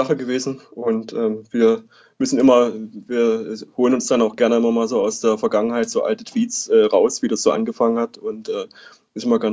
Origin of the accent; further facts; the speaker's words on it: Saxony, Germany; Ich komme aus der Region, wohne auch aktuell jetzt wieder in Dresden und bin auch in der Region aufgewachsen.